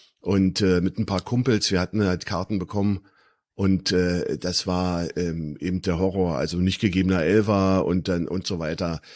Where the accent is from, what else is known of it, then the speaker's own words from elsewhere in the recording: Berlin, Germany; born there; now in Schönwalde, Germany; bin in Berlin geboren, in West-Berlin, muss man ja mittlerweile sagen. Lebe seit 98 in Brandenburg, direkt hinter Spandau in Schönwalde.